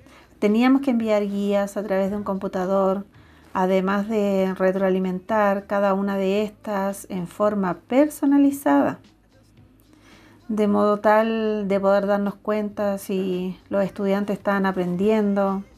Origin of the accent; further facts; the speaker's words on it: Chile; en Diego de Almagro y en El Salvador a partir de los 12 años. Luego de salir de cuarto medio me fui a estudiar a Valparaíso para finalmente regresar a mi ciudad natal